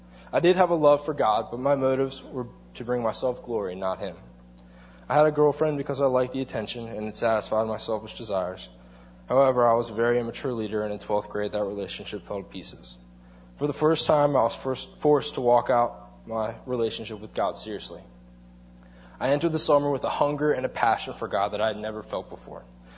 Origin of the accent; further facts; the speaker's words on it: Maryland, United States; born there; I was born in Maryland … at age 3, my parents became Christians and started attending Covenant Life.